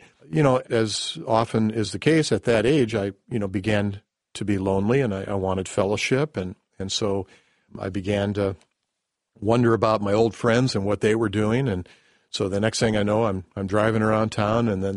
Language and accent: English; Menomonee Falls, Wisconsin, United States; I had no clue that he even knew I was from Menominee Falls, because this was at UW Oshkosh